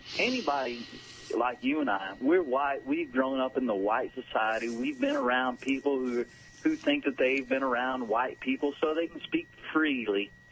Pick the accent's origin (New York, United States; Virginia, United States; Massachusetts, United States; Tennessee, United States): Tennessee, United States; Johnson City; I'm just talking about that when I called you, I'm from Johnson City, Tennessee.